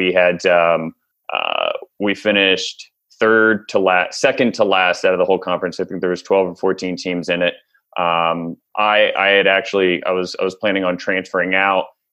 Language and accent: English; Gladstone, New Jersey, United States; So, I got, I'm from Gladstone, New Jersey, small little boutique town in Somerset County.